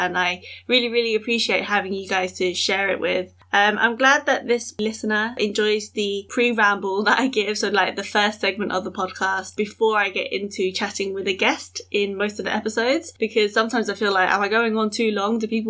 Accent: United Kingdom; born there; I host this podcast and I'm British born Chinese.

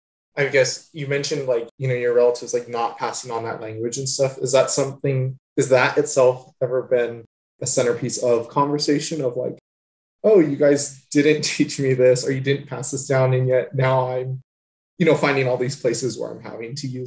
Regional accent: Torrance, California, United States; But when I'm asked that, I'm like, oh, I'm from California. I'm from Torrance.

